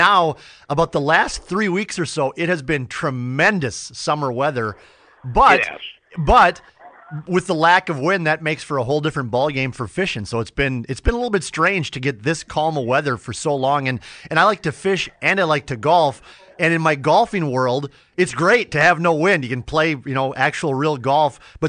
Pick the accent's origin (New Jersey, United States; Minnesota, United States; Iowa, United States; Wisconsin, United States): Minnesota, United States; Alexandria; You go past Alexandria, the greatest hometown ever that is my hometown.